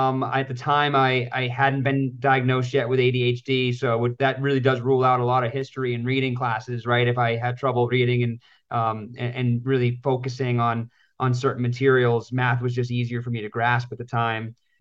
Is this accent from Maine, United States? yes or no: yes; Lewiston, Maine, United States; Yeah, I grew up in Lewiston, and my sister was a couple years older than me